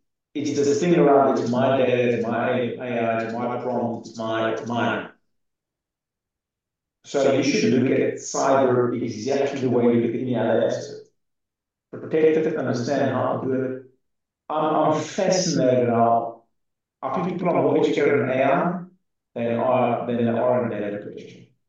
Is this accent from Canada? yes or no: no; South Africa; and I'm from South Africa, and we have some issues around security and safety.